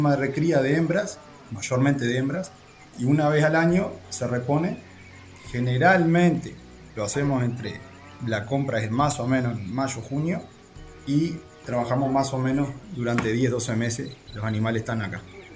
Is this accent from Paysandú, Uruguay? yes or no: no; Bella Unión, Artigas, Uruguay; now in Salto, Uruguay; estoy en Salto. Alquilamos un campito acá a 25 kilómetros de la ciudad. Soy de Bella Unión, pero por las vueltas de la vida terminamos en Salto. Son 70 hectáreas y hace ya 3 años que estamos acá.